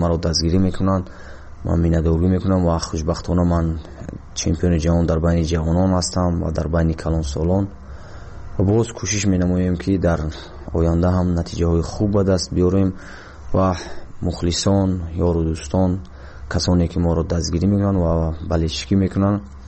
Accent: Vanj, Gorno-Badakhshan, Tajikistan; also born or lived in Dushanbe; من 1 ژانویه 1993 در ناحیه ونج ولایت مقتدر کوهستان بدخشان در جماعت دهات محمد لابلویف به دنیا آمدم

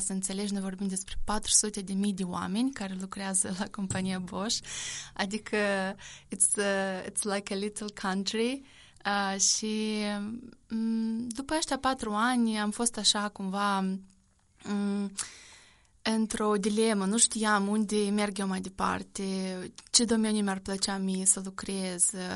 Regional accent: Chișinău, Moldova; sunt originară din Chișinău.

